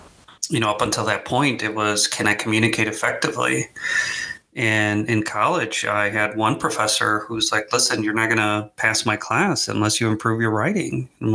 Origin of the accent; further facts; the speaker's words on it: Mexico; We come from Mexico, and that just was not normal.